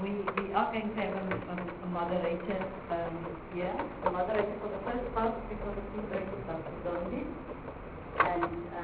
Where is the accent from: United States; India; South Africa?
South Africa; we come from South Africa